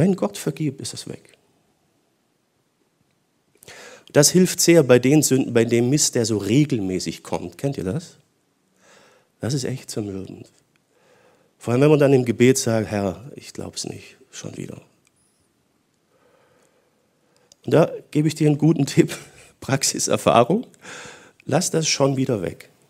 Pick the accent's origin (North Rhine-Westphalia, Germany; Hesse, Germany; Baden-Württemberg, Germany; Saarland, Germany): Baden-Württemberg, Germany; Bei uns im Schwarzwald gibt es das öfters.